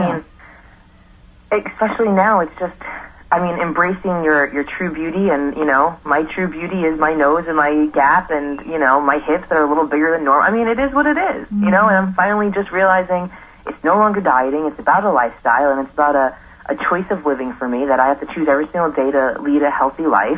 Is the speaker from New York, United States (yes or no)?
yes; New York, United States; Laura is from Miami, and I'm from New York.